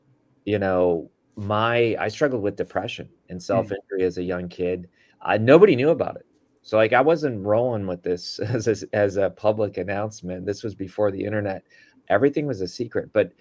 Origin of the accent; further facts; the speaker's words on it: Waukesha, Wisconsin, United States; So I grew up in Wisconsin, and some people on my podcast might not even know the full story, but yeah, we switched over to Heritage Christian from a Catholic school. I did first through fifth grade at a small Catholic school in Waukesha, Wisconsin.